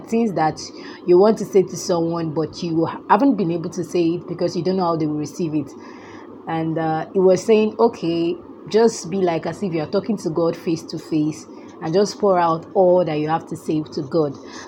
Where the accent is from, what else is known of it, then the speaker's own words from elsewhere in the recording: Nigeria; for those people that know that I am a Nigerian, I will start bringing our local songs